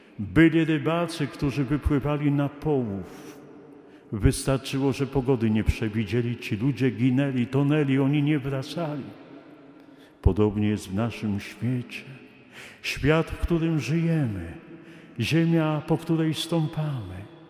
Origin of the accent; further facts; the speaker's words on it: Warsaw, Masovian Voivodeship, Poland; Pamiętam koleżankę z klasy w Warszawie, pochodzę z Warszawy.